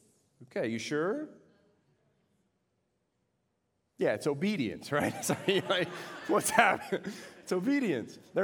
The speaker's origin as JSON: {"language": "English", "town": "Houston", "region": "Texas", "country": "United States", "said": "That is, I'm from Houston, Texas, petroleum capital of the world."}